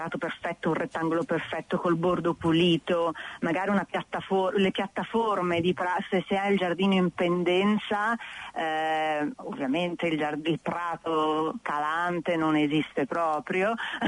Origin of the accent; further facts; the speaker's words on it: Milan, Lombardy, Italy; io vengo da Milano, dove al massimo i giardini sono molto piccoli, sono per lo più terrazzi